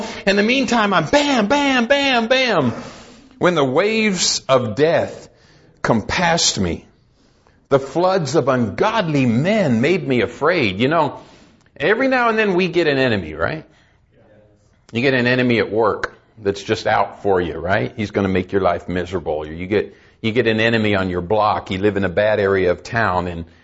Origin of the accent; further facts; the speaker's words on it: Arizona, United States; And I'm from Arizona. We don't have possums in Arizona.